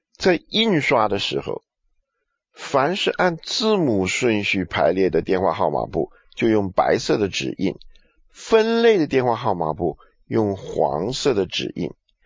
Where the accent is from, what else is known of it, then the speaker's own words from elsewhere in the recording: China; 我们中国人称这本书为圣经呢，是为了尊重。